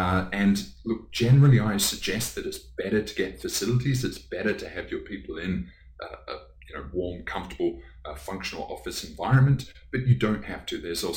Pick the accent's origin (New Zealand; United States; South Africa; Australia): New Zealand; moved away as an adult; also born or lived in Coventry / London; now in -; I left when I was about 3 years old, so I don't have a lot of original memories. I was raised then in New Zealand.